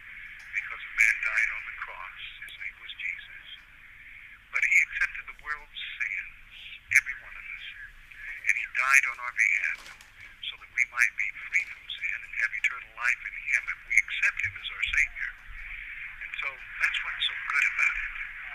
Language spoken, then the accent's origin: English; Rhode Island, United States; because I'm kind of from Rhode Island